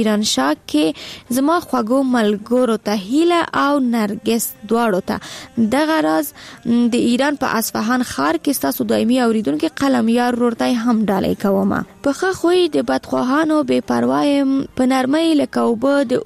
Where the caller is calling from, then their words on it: Chaghato, Wardak, Afghanistan; د وردګ ولایت له چغاتو څخه درته ایمیل کوم